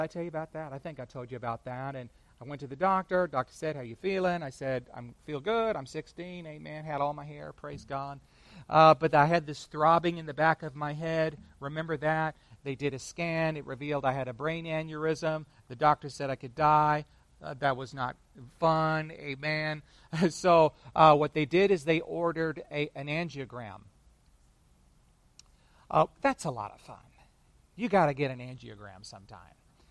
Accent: California, United States; I grew up in California. Certainly at Central California, but certainly not a place of moral and virtue.

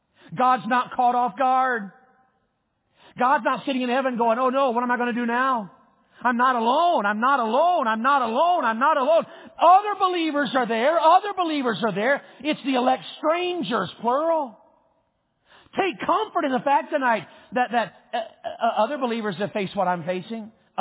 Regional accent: Wartburg, Tennessee, United States; When I was a kid, I was raised in Tennessee, a little town called Wartburg.

